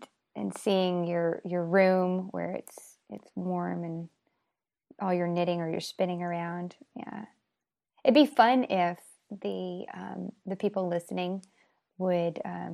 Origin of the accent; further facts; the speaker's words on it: United States; but I am American and have always been American, so that's my frame of reference.